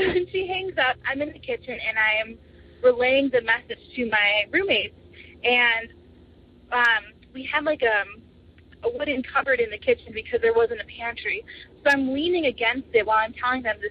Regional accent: Chicago, Illinois, United States; I'm from Chicago, Illinois.

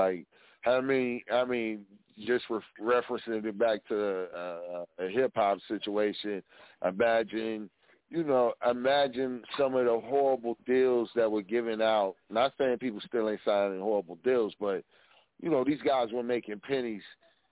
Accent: United States; now in Oklahoma City, United States; I grew up on Indian reservations where mainly like old, like 80s rock is like the main thing that they used to rock back in the day.

